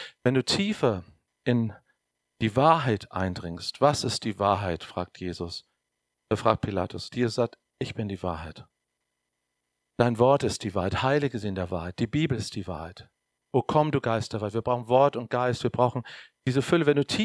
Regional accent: Germany; Ich bin Deutscher. Ich darf anders beten.

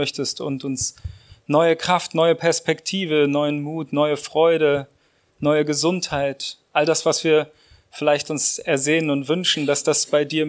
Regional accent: Erzhausen, Hesse, Germany; now in Hagen, Germany; Meine Frau ist gebürtig aus Messel und ich aus Erzhausen, also dort sind wir aufgewachsen, also gar nicht so weit von hier, aber wir wohnen derzeit in Hagen

